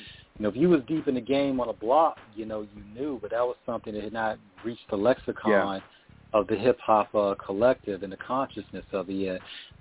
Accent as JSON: {"language": "English", "region": "Virginia", "country": "United States", "said": "my brother, he's from North Carolina. I'm from Virginia."}